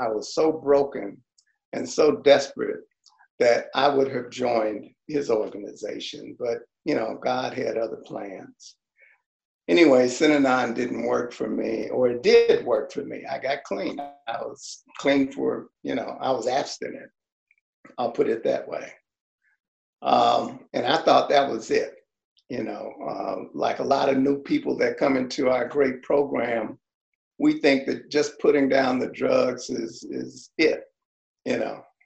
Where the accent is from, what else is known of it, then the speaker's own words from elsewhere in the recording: Chicago, Illinois, United States; moved away; You know, I came to California. I was running from Chicago, you know, the south side of Chicago.